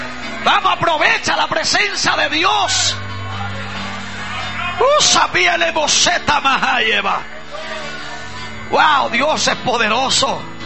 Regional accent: Bayamón, Puerto Rico; Yo soy de Bayamón, el pueblo del chicharrón

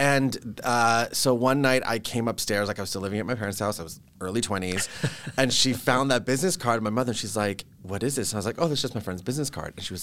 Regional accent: Vancouver, British Columbia, Canada; So I was born and raised in Vancouver. I'm like one of the only seven. Okay. We always make that joke. I was like born in, I mean, it's not Vancouver. It was North Burnaby. Don't tell anyone. It's only like 10 minutes that way. And I've lived here basically my entire life.

